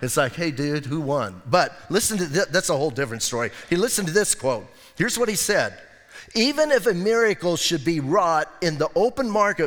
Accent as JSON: {"language": "English", "region": "Arizona", "country": "United States", "said": "I've never sailed. I'm from Arizona. We don't do much of that."}